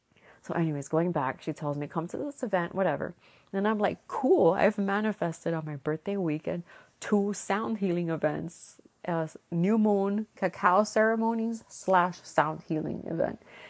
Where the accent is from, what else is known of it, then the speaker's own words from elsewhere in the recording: Miami, Florida, United States; now in Broward, United States; because I feel very displaced in Broward, because I'm not from here. I'm from Miami.